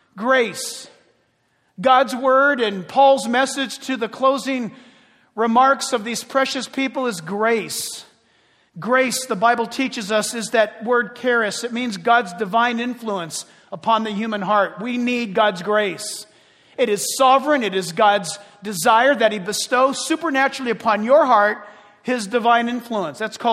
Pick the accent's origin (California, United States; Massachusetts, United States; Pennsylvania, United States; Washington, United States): California, United States; San Diego; born there; I was born in San Diego, so we had our flip-flops and bathing suit on.